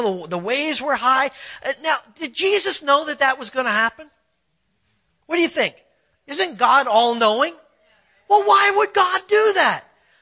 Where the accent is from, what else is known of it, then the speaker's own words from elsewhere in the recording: Canada; Now, as a Canadian, I've walked on lots of water, but it was ice